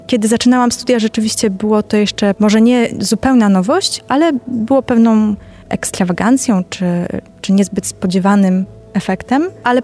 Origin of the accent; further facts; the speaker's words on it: Częstochowa, Silesian Voivodeship, Poland; Urodziłam się tutaj w Częstochowie, wracam często do rodzinnego miasta